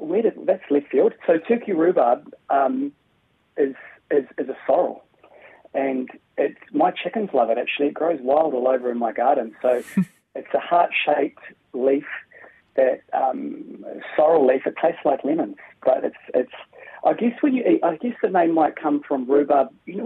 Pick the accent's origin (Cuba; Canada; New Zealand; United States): New Zealand; Waikato; we're both from the Waikato